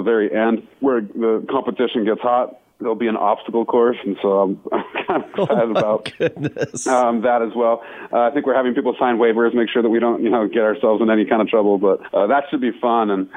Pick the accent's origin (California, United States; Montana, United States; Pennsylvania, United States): Montana, United States; Missoula; So, you know, we're coming back to where our headquarters are. This is my hometown where I grew up.